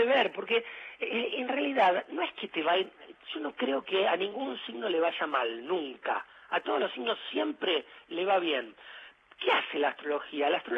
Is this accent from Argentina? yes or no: yes; Argentina; somos argentinos y comer es divino